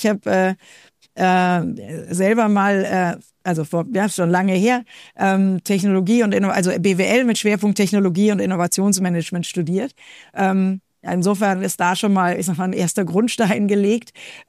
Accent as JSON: {"language": "German", "region": "Rhineland", "country": "Germany", "said": "Ja, ich bin ja Rheinländerin und somit naturoptimistisch."}